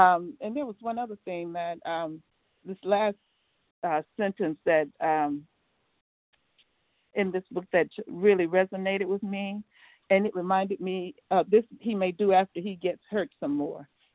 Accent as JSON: {"language": "English", "town": "Atlanta", "region": "Georgia", "country": "United States", "said": "I'm from Metro Atlanta, Georgia."}